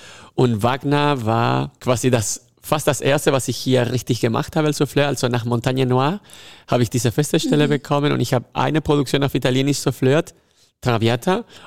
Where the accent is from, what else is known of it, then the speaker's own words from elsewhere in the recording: Mendoza, Argentina; Also ich bin in Argentinien geboren, aber in den Bergen. Ah. Also ich bin in Mendoza geboren, fast in der Grenze mit Chile. Und da gibt es kein Meer, es gibt nur Berge